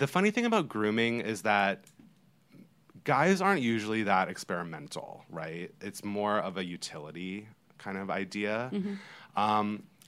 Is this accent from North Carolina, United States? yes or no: yes; Charlotte, North Carolina, United States; growing up in Charlotte at a time where like I didn't have a lot of like people like me that I really knew firsthand